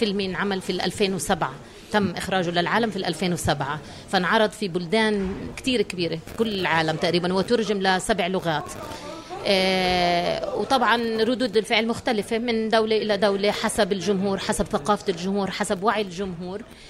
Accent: Palestine; كوني امرأة فلسطينية بعيش بفلسطين

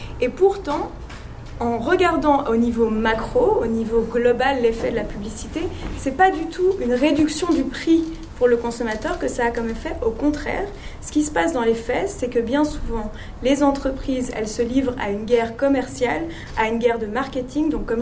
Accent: Switzerland; il y a beaucoup plus de publicité que chez nous en Suisse

